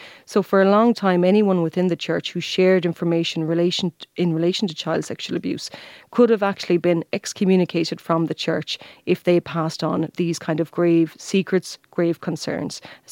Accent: Munster, Ireland; Now I'm from Kerry

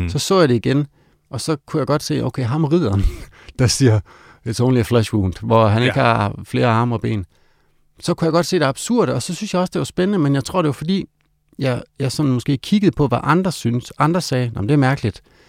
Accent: Give, Central Denmark Region, Denmark; Jeg voksede op i Give.

